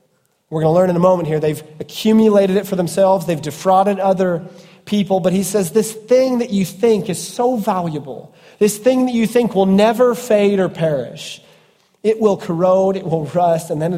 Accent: Midwest, United States; you're kind of from the Midwest, I grew up in the Midwest, it's that we consider ourselves pretty down-to-earth people, right?

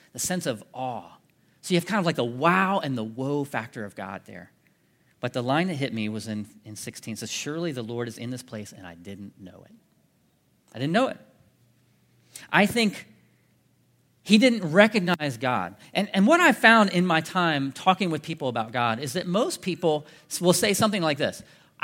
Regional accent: Westerville, Ohio, United States; born there; I've been living in the South for, you know, almost 50 years or whatever, but I was born in Westerville.

